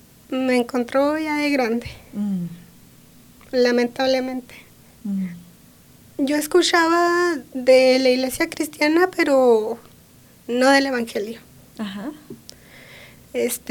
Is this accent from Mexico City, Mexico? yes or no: no; Durango, Mexico; also born or lived in Chihuahua; yo nací en el estado de Chihuahua. Luego nos movimos a un pueblito de Durango, después a otro, así es que anduvimos en un lado y en otro.